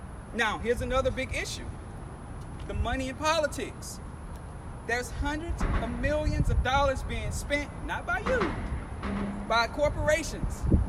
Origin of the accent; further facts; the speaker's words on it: Baton Rouge, Louisiana, United States; I grew up in Baton Rouge my entire life. I had the privilege of attending LSU where I earned 2 degrees.